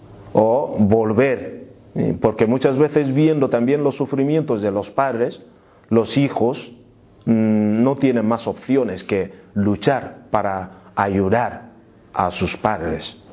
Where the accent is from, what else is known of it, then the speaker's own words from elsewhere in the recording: South West, Nigeria; Spanish is a second language; now in Murcia, Spain; yo soy de Nigeria, para empezar, y nacido en 1979, y hoy, por la gracia de Dios, vivo en Murcia, en España. Yo soy de la parte del suroeste de Nigeria, donde la mayoría de la gente son cristianos.